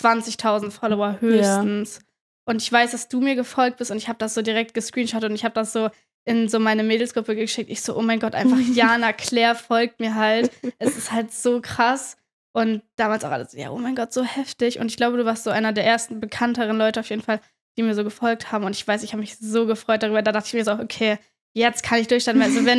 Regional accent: Kiel, Schleswig-Holstein, Germany; Und ich komme aus Kiel, also nicht so weit weg von Hamburg.

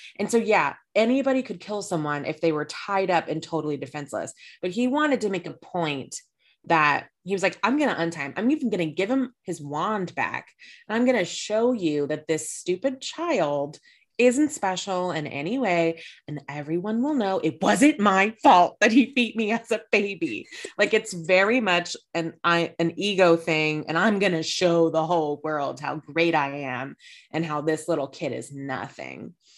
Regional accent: the South, United States; As a Southerner, I am not surprised.

